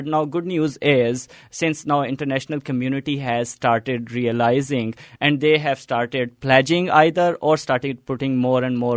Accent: Pakistan; English is a second language; moved away; I have to spend more money now to call every day back at my home country. I mean, talk to them for a longer period of time. It's not always easy or inexpensive to call back in your home country.

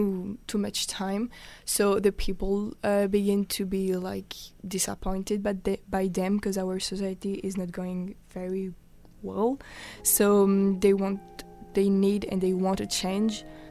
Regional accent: Paris, Île-de-France, France; Because I come from Paris, so it's difficult to like the bread of other places.

